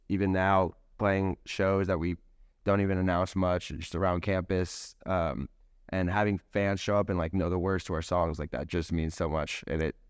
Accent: Atlanta, Georgia, United States; And we're both originally from Atlanta.

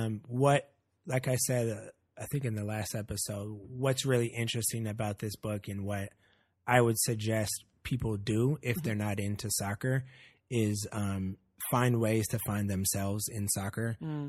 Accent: Oakland, California, United States; You and I grew up in Oakland. We never saw more than 10 people at a soccer game.

